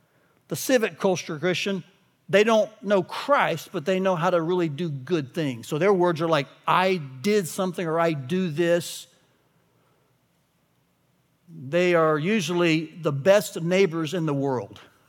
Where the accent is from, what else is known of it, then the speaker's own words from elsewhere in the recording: Tennessee, United States; now in Alabama, United States; I live in Alabama. I'm from Tennessee. I'm in the Bible Belt. I live in the buckle of the Bible Belt.